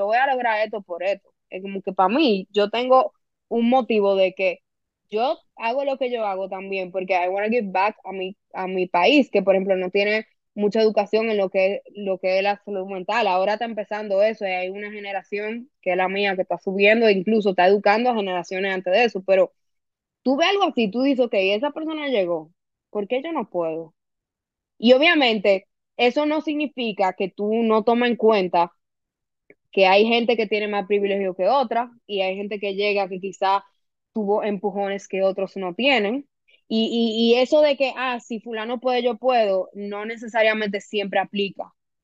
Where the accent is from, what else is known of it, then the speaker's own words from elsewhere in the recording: Dominican Republic; yo soy súper dominicana, o sea, yo soy probablemente la dominicana más orgullosa de ser dominicana que tú vas a conocer